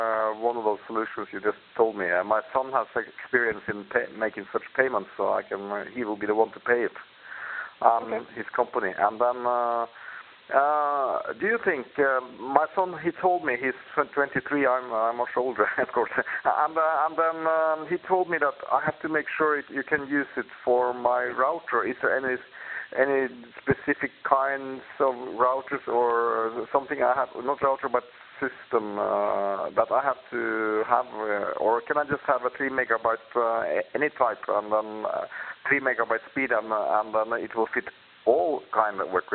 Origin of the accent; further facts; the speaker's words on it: Norway; now in Philippines; I'm calling from Norway.